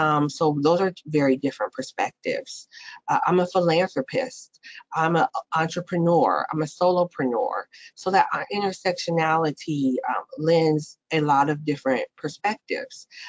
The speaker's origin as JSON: {"language": "English", "town": "Columbus", "region": "Ohio", "country": "United States", "tie": "born or raised there", "said": "So for example, I'll just name off some organizations here in my hometown. So City Year Columbus provides, you know, job training, internships, etc., support services to support Black and Brown teenagers and young adults."}